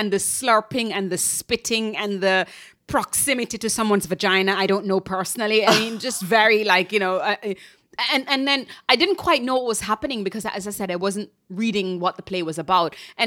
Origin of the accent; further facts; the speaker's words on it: Jamaica; moved away as an adult; now in New York, United States; But in my 20s, I moved here in my 20s from Jamaica.